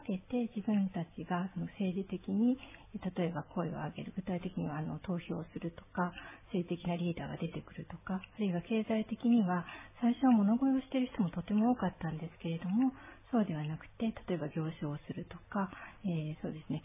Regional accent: Kanagawa, Japan; also born or lived in Sapporo / Fukushima; その後は、はい、父の仕事の関係で福島県に5歳までおりまして、はい、さらに神奈川県にあの移動しまして、はい、ずっと神奈川で育ちました

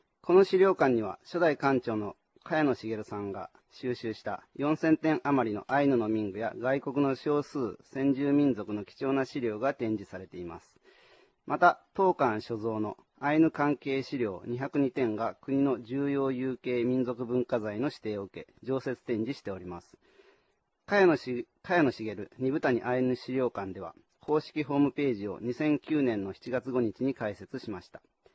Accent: Honshu, Japan; now in Hokkaido, Japan; 花見は僕は本州の出身なんですけど、北海道に来て花見をしたっていう経験ないですね。

